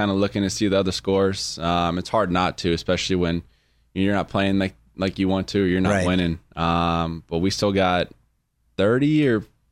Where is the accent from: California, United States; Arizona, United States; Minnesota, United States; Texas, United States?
Arizona, United States; Chandler